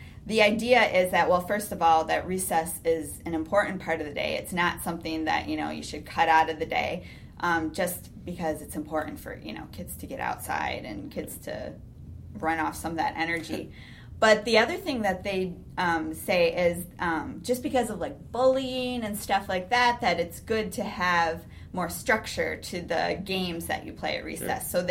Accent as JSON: {"language": "English", "town": "Milwaukee", "region": "Wisconsin", "country": "United States", "tie": "born or raised there", "said": "We grew up in Milwaukee. So when my parents moved out to Delafield, it was a big deal that they had, you know, like, land and, like, a tractor."}